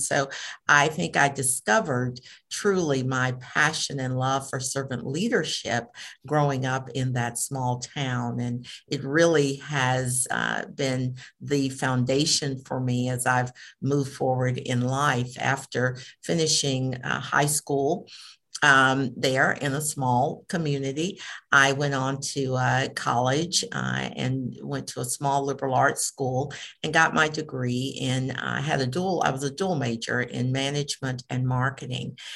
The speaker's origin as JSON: {"language": "English", "town": "Sylacauga", "region": "Alabama", "country": "United States", "tie": "born or raised there", "said": "My small town is Sylacauga. I grew up near Sylacauga, Alabama. Again, a small mill town in central Alabama with a very small population"}